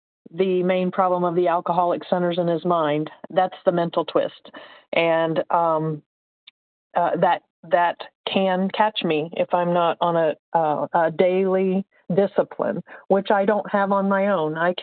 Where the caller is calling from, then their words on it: Indiana, United States; I'm calling from Indiana, and I'm a recovered compulsive overeater.